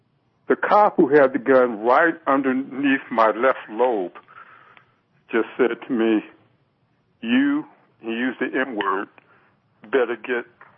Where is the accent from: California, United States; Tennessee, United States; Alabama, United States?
California, United States; Los Angeles; I grew up in Los Angeles. Basically, I grew up with the Bloods and the Crips